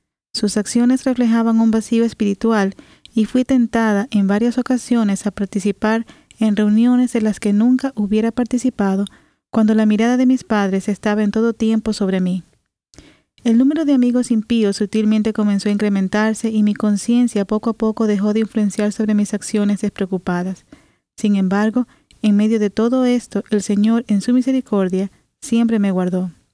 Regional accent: Guayaquil, Guayas, Ecuador; soy de Guayaquil, Ecuador, Sudamérica.

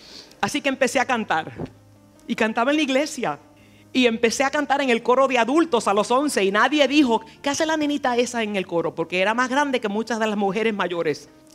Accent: New York City, New York, United States; Y ahí me crié hasta los 15 años y es por eso que hablo español. Porque aunque nací y fui criada en Nueva York

